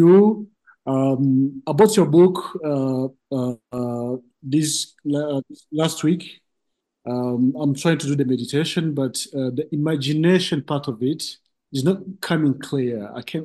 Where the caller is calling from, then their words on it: Rwanda; I'm calling in from Rwanda.